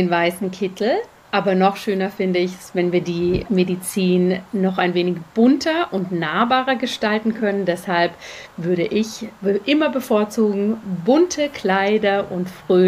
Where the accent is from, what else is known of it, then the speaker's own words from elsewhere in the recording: Germany; now in Zurich, Switzerland; Wir wohnen in Zürich, das ist meine Wahlheimat. Ich bin ursprünglich in Deutschland aufgewachsen, wohne hier mit meinem Mann und meinen zwei Kindern.